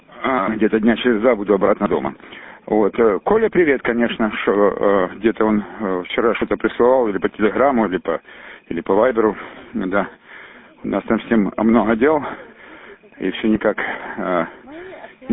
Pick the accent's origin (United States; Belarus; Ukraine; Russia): Ukraine; Feodosia, Crimea; я из Феодосии